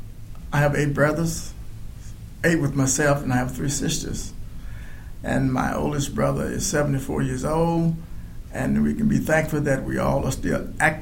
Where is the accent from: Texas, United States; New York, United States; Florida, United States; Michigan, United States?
Texas, United States; Chapel Hill; born there; No, I was born in Texas, a little place called Chapel Hill, Texas, which is located 62 miles west of Houston.